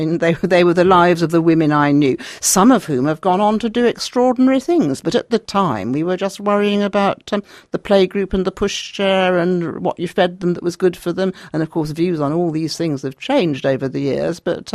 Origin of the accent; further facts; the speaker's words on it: Sheffield, Yorkshire and the Humber, United Kingdom; born there; I mean, I was born in Sheffield, and every Saturday morning I used to go in quite an early age to the public library in Sheffield and change all my library books.